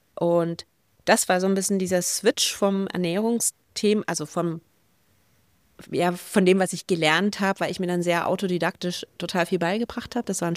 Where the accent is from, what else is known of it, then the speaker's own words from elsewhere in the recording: Dresden, Saxony, Germany; Genau, ich bin ja aus Dresden, in Sachsen.